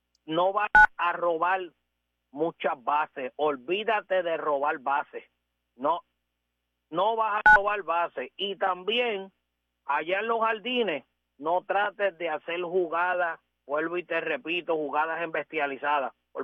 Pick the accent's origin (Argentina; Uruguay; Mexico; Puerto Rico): Puerto Rico; el equipo que más me simpatiza como boricua son los Mets de Nueva York